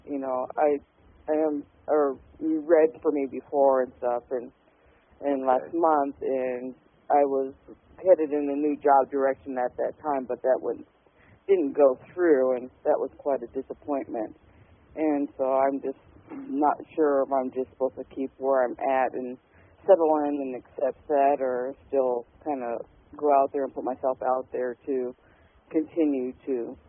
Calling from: Nebraska, United States; Nebraska.

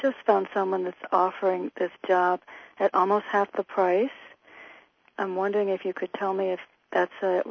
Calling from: Hamden, Connecticut, United States; in Hamden, Connecticut.

